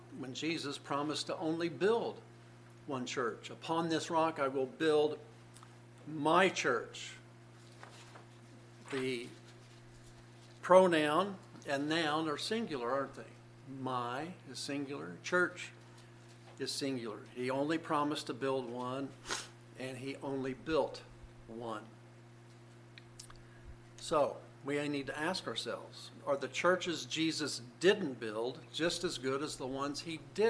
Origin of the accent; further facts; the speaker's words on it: Indianapolis, Indiana, United States; I grew up in the Indianapolis area. There must have been two dozen drive-in movies.